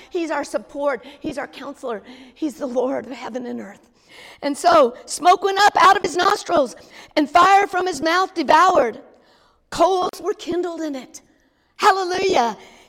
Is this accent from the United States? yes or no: yes; the South, United States; accent: southern; Last night I said it really strongly, and my southern accent came out really strong.